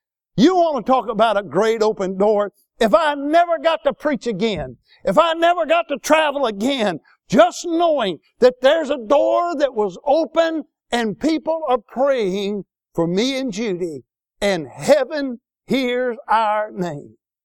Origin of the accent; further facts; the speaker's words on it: Century, Florida, United States; I grew up in Century, Florida, on a red clay road with 8 of us in a 12 by 60 mobile home.